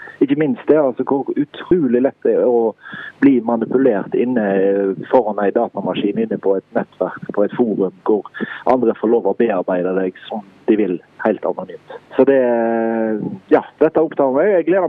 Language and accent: Norwegian; Haugesund, Rogaland, Norway; Fremdeles i Haugesund, for jeg liker å skrive fra hjembyen min